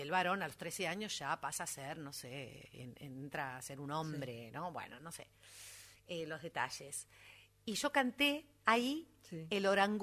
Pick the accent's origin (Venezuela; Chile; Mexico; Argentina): Argentina; Buenos Aires; born there; Yo nací en la Paternal, sí. Viví hasta los 6 años en Belaústegui y Avenida San Martín.